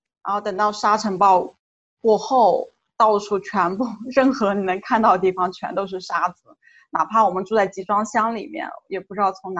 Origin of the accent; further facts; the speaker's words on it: China; moved away as an adult; now in Mali; 特别是从中国来到了马里，所以对我来说反差挺大的